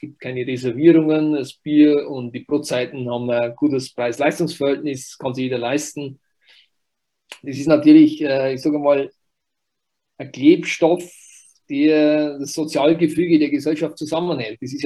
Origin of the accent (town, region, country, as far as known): Wurz, Bavaria, Germany; born or raised there